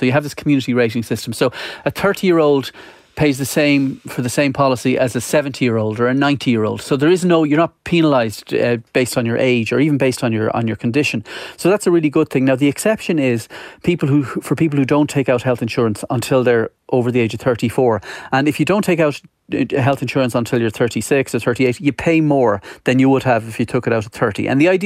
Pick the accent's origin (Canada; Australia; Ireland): Ireland; Galway, Connacht; I'm from Galway, so I would have been very familiar with the Bon Bon growing up.